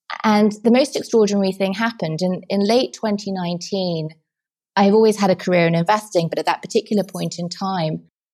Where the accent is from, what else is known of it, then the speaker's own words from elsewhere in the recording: England, United Kingdom; And being English, we have to be self-effacing.